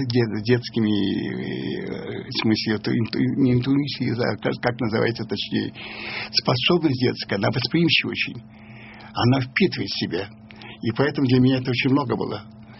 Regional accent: Volga region, Russia; Ну и как-то заехали мы в Казань, вообще-то мы из Волги.

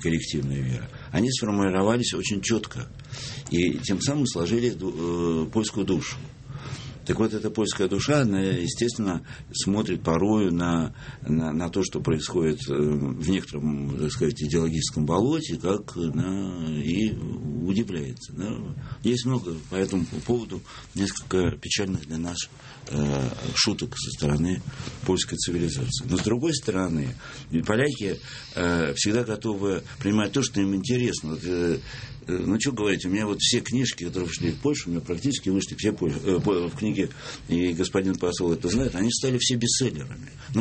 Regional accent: Russia; Причем они не знали, что я русский.

